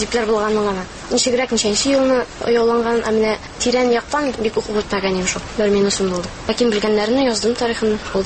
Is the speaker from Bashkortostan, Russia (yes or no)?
no; Kurgaly, Tatarstan, Russia; Презентация үзебезнең туган ягыбыз Қорғалы турында ясадык без ишебездә.